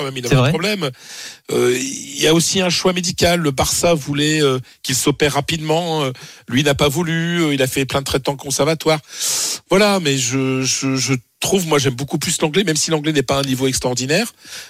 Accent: France; now in Spain; parce que je l'ai bien connu ici en Espagne et parce que je suis français

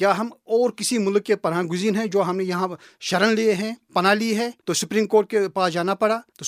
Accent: Jammu and Kashmir, India; اگر ہم ہندوستانی ہیں کشمیر، اگر ہندوستان کہتا ہے کہ کشمیری ہمارے ہیں، ہم ہندوستان کے ہیں

